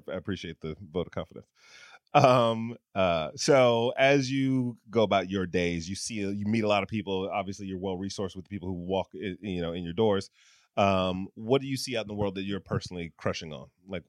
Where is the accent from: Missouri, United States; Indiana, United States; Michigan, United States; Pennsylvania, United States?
Michigan, United States; Detroit; That's funny. I'm from Detroit, and I was on a phone call with some folks